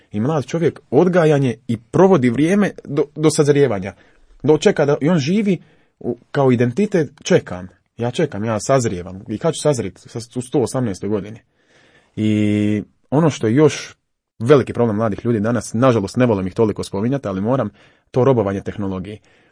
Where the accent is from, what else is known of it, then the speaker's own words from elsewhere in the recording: Croatia; Ja kao Hrvat